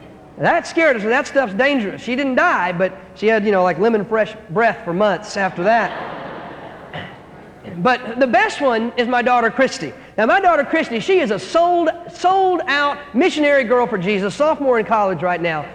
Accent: North Carolina, United States; I'm from North Carolina. Those of you that are students that weren't here this morning when I talked about this is my home state.

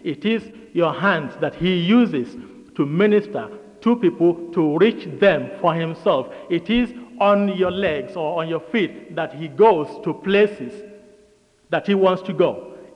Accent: Nigeria; English is a second language; now in United States; I came from Nigeria, as you all know.

